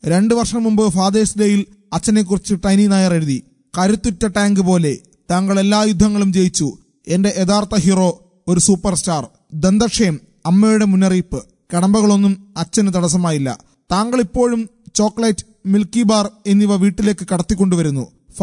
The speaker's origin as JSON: {"language": "Malayalam", "region": "West Bengal", "country": "India", "tie": "born or raised there", "first_language": "Bengali", "second_language": "Malayalam", "said": "അവിടെയാണ് ഞാൻ ജനിച്ചത്. എന്റെ സ്കൂൾ വിദ്യാഭ്യാസം ബംഗാളിലാണ് പൂർത്തിയാക്കിയത്. മാത്രമല്ല എന്റെ ഫസ്റ്റ് ലാംഗ്വേജ് ബംഗാളിയായിരുന്നു."}